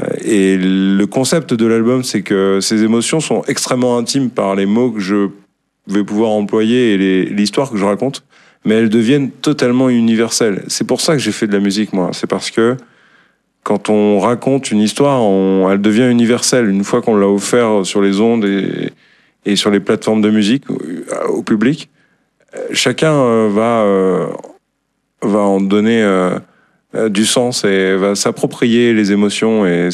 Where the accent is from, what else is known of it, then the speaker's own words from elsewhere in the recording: Paris, Île-de-France, France; je m'établis dans la région du 06 parce que ma sœur est ici. Je suis originaire de Paris